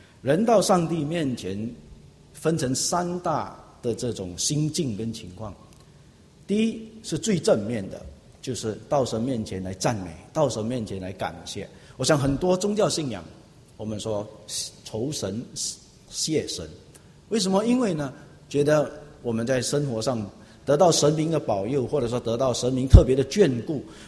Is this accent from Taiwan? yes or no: no; China; 我们中国人有一句话说，哀莫大于心死